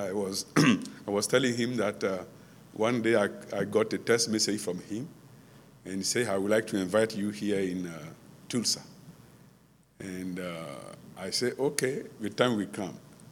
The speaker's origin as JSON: {"language": "English", "country": "Côte d’Ivoire", "tie": "born or raised there", "first_language": "Mbato", "second_language": "English", "said": "I say bonjour because English is my third language. I speak my tribe language, which is Mbato. Then I went to school studying in French because Côte d'Ivoire is a former French colony. Then I did learn English."}